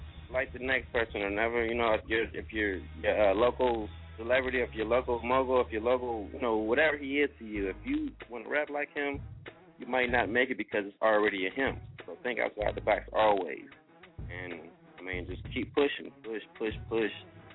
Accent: Michigan City, Indiana, United States; I want to shout out to Michigan City, Indiana. That's my hometown.

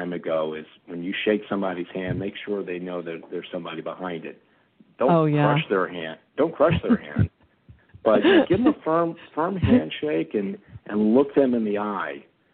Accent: Baltimore, Maryland, United States; And I was born and raised there. I didn't have a very different life from many others. I grew up in the 1960s.

